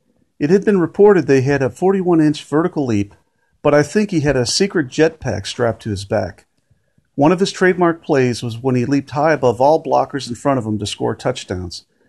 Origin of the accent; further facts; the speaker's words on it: Chicago, Illinois, United States; I grew up in Chicago as a multi-sports fan.